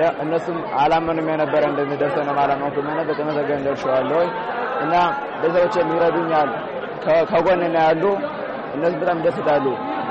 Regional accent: Gondar, Amhara, Ethiopia; now in Israel; ኢትዮጵያዊ ተወላጅ ነኝ። ያደኩት መተው ነው። 10 ዓመት ኖራለሁኝ። የተወለድኩበትና ያደኩበት ጎንደር ውስጥ ጋር ነው።

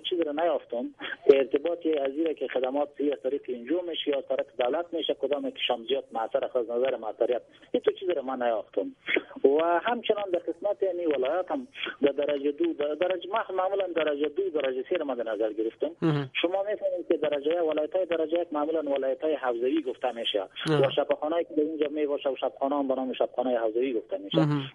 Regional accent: Afghanistan; ما شما افغان هستم

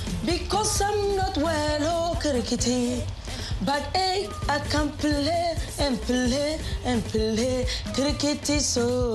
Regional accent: Tamale, Northern Region, Ghana; I am from Tamale.

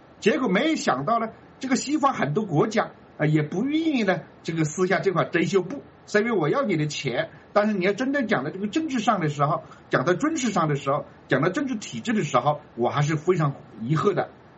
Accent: China; 就是抗战这个胜利啊，是我们中国人应该高兴的一个事情

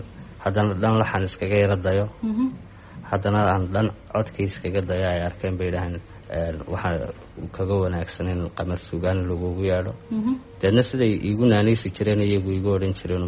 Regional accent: Hargeisa, Woqooyi Galbeed, Somalia; waxaan ku soo barbaaray Hargeysa waxaan ku dhashay deegaanka Sanqoola la yiraahdo waxaan waxbarashadayda ku qaatay isla caasimadda Hargeysa

